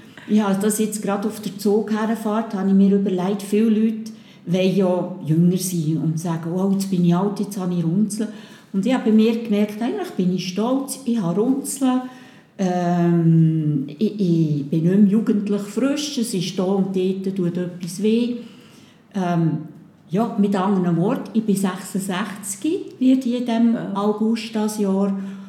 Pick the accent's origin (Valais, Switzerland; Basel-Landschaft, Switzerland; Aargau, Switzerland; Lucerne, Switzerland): Lucerne, Switzerland; born there; Geboren bin ich in Luzern und habe dort Matura gemacht und bin dann auf Bern studieren.